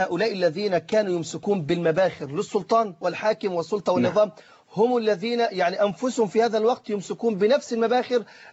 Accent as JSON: {"language": "Arabic", "country": "Egypt", "said": "سواء كان بقى لنا عندنا في مصر، هيكون الكلام ده في ليبيا"}